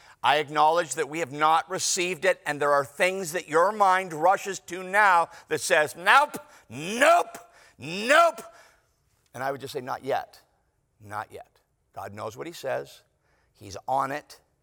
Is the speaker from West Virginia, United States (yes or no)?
no; Chicago, Illinois, United States; I'm from Chicago. We don't think your buildings are all that impressive, but your beaches are.